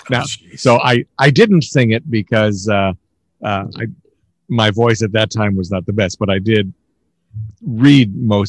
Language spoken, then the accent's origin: English; Illinois, United States; so my mom was born and raised in Chicago, and even though I grew up in the suburbs, she liked to go shopping in Chicago